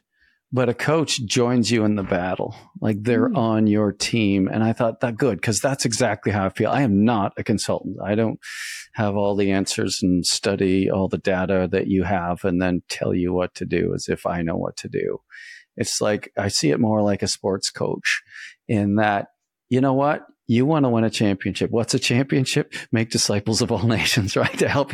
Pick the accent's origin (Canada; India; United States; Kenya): Canada; I'm Canadian